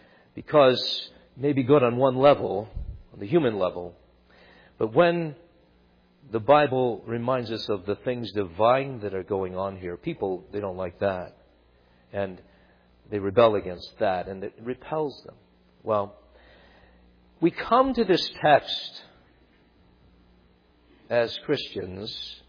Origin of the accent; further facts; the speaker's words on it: Long Island, New York, United States; when I was growing up on Long Island, New York, there was a Jew who lived across the street